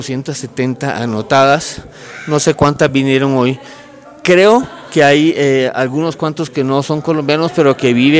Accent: El Salvador; moved away; yo soy extranjero, tengo 20 años de vivir aquí, yo soy de El Salvador.

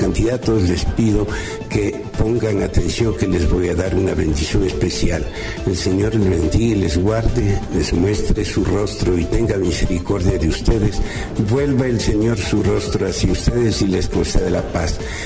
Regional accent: Ecuador; como pueblo ecuatoriano acataremos sin ninguna condición lo que el pueblo diga.

